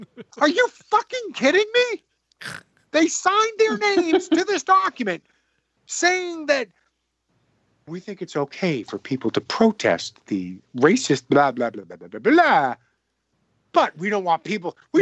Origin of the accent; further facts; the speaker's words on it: Virginia, United States; You only have to look at my home state, Virginia, back in January.